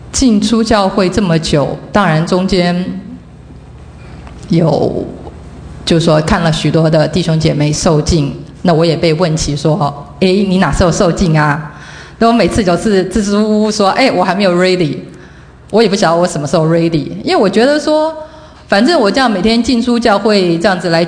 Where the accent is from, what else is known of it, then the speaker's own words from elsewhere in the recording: Taiwan; moved away as an adult; now in United States; 因为我从来也没想到说我会从台湾来到美国。